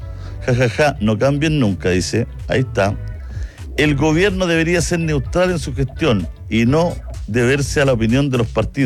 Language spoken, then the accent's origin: Spanish; Chile; los únicos que perdemos siempre somos los chilenos.